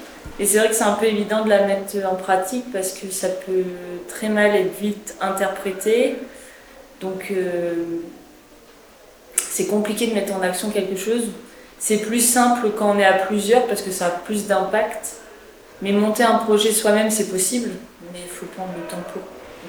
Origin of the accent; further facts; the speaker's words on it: Caen, Normandy, France; je viens de Caen